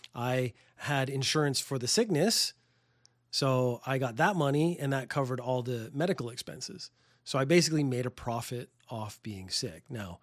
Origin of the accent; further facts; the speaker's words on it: Ireland; And I'm Irish.